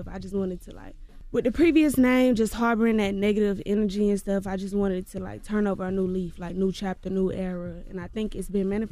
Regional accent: Georgia, United States; But, baby, I'm going to let you know I'm from Clayco. I'm going to let you know that. But to the masses, to the world, y'all probably never even heard of Clayco. So to the world, I'm from Atlanta.

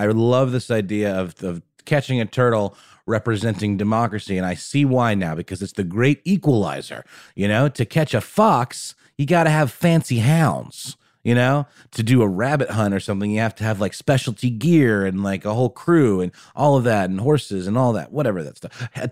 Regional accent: Germany; when I was once a young German boy growing up in Germany

